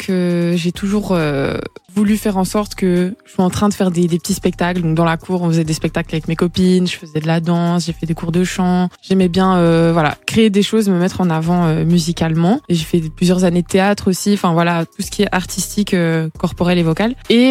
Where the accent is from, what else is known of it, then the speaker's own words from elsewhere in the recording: Namur, Wallonia, Belgium; now in Brussels, Belgium; Ouais, je suis née à Namur, j'ai grandi à Namur, j'ai vécu à Namur pendant des années, mais là ça fait un an et demi plus ou moins que je vis à Bruxelles.